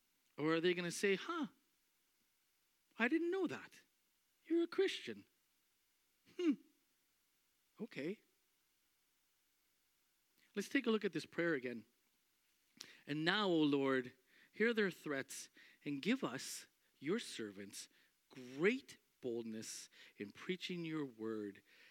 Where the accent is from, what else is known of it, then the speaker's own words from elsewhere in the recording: Alberta, Canada; moved away; Growing up in Alberta, you don't really experience them.